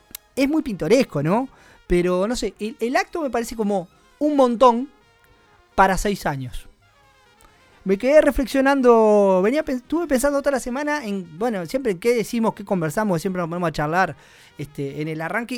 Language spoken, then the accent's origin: Spanish; Uruguay; Y no me siento menos uruguayo por decir esto, ¿no?